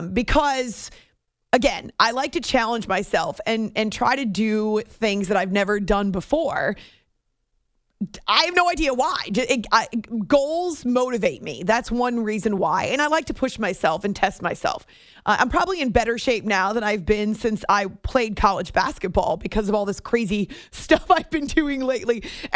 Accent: New Hampshire, United States; when I grew up in New Hampshire. So we would hike in the White Mountains.

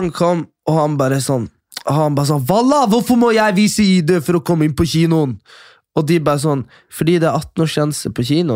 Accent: Kjøpsvik, Nordland, Norway; Ja, det er der vi er fra, ja.

